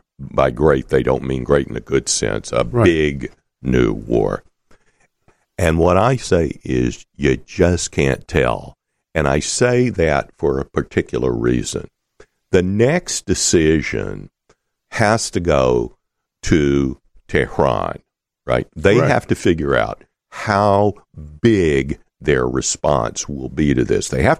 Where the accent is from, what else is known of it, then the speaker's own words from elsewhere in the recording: the South, United States; I grew up in the South where the civil rights movement was being fought over